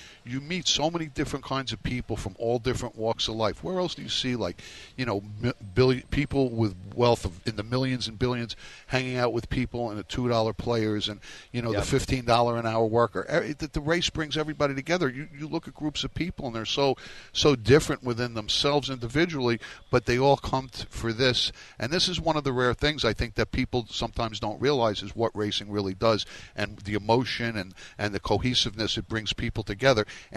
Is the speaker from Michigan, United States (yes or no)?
no; Miami Beach, Florida, United States; been here since I'm 14 years old and, you know, kind of watch how the geography has changed. When I grew up here in Miami Beach in the 70s